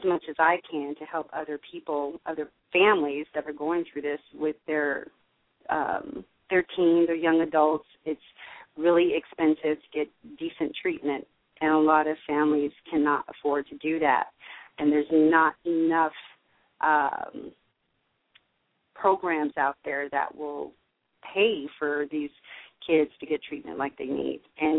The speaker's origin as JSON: {"language": "English", "town": "Denver", "region": "Colorado", "country": "United States", "tie": "born or raised there", "said": "I've lived in many different states, but that's where I spent most of my time. So I claim Denver as my hometown. Yay, Denver."}